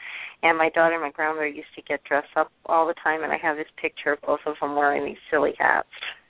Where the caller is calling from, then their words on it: Nevada, United States; I'm calling you from Nevada.